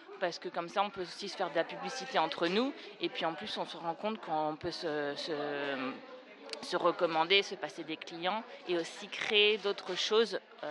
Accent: France; also born or lived in Ireland; now in Barcelona, Spain; Alors, moi, je suis partie de France, en fait, il y a 25 ans. J'ai vécu en Irlande et ensuite, quand je suis arrivée à Barcelone

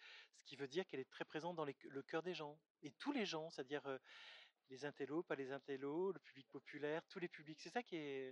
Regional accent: Marseille, Provence-Alpes-Côte d'Azur, France; born there; d'origine corse, italienne et provençale et marseillais. Je suis né à Marseille, c'est ma ville de cœur vraiment.

